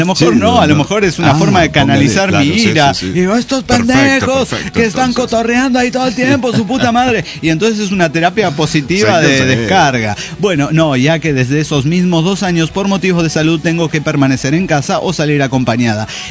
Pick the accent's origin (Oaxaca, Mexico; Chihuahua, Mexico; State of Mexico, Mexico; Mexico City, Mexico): Mexico City, Mexico; now in Morelia, Mexico; Bueno, desde el año 1985 vivimos en la ciudad de Morelia. Somos originarios de Ciudad de México, mis tres hijos, mi esposo y yo.